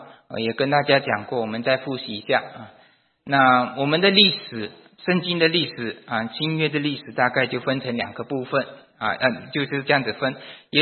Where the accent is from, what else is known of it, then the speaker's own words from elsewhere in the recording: Malaysia; 我是从马来西亚来的